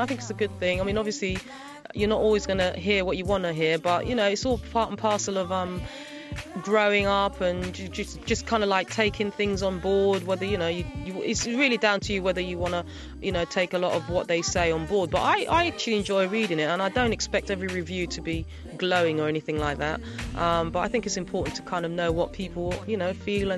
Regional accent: United Kingdom; now in United States; I've had the opportunity obviously of experiencing being British and, you know, growing up in the UK, and now I'm, you know, experiencing kind of some of the flavors of the US.

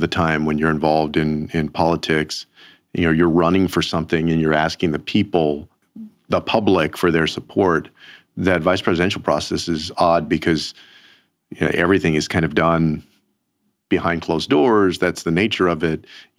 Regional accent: Texas, United States; And I think when Joaquin and I were growing up in Texas, they still use the word Hispanic a lot.

